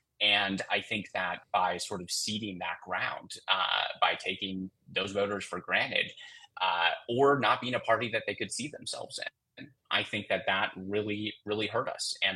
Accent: Two Rivers, Wisconsin, United States; as part of my hometown, Facebook feed, I see, you know, like the news and information page for Two Rivers

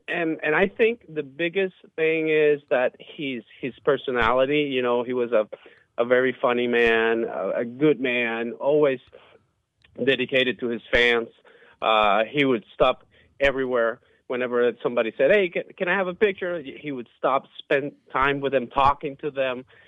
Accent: Cuba; I was born in 85, but I did hear a lot about him. When you were growing up in Cuba, there were a lot of comparisons with him

